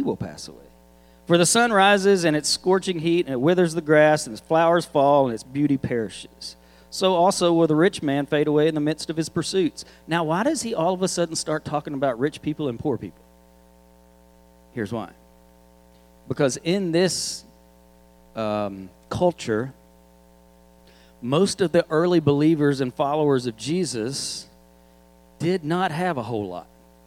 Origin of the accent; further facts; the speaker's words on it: Arkansas, United States; And I'm from Arkansas. We don't have hurricanes. We have tornadoes.